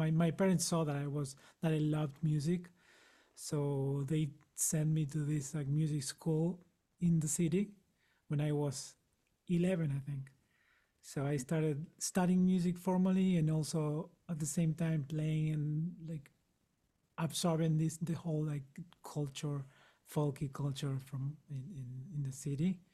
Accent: Tucumán, Argentina; So I'm from Argentina. I'm from a small city called Tucumán, which happens to be the smallest province in the country. And it's a quite big center of folk music, of Argentine folk music in the whole like country.

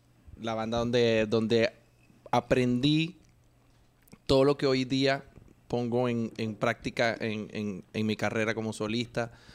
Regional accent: Maracaibo, Zulia, Venezuela; Yo soy del sur, del Beverly Hills de Maracaibo.

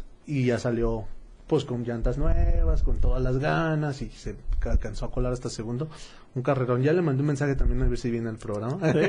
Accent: Tonalá, Jalisco, Mexico; Sí, pero no soy de esa región de Tonalá. Soy del centro.

